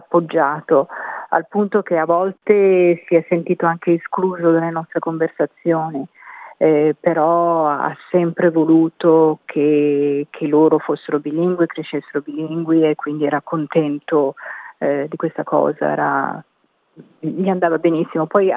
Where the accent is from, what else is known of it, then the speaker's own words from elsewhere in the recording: Milan, Lombardy, Italy; moved away as an adult; now in Penola, Australia; Vengo da Milano e il primo anno mi sono trasferita qui nel gennaio 2006, il primo anno ho abitato ad Adelaide. E poi nel 2007, l'anno dopo, mi sono trasferita a Penola, a 400 km a sud di Adelaide